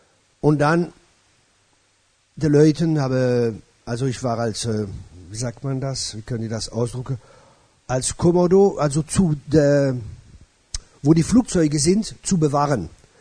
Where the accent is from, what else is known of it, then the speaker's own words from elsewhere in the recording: France; German is a second language; Also essen tue ich gern. Das ist eine gute Motivation schon einmal. Als Franzose ist klar.